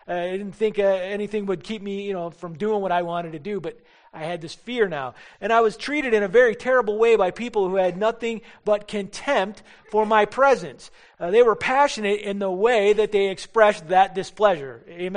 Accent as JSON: {"language": "English", "region": "Michigan", "country": "United States", "tie": "born or raised there", "said": "My brother and I, my Detroit police officer brother now, and I, we grew up in Michigan"}